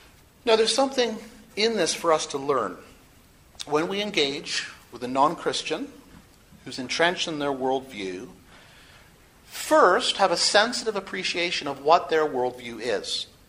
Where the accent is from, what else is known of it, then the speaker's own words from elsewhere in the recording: England, United Kingdom; So how can I, as an English person, connect with someone who's Norwegian?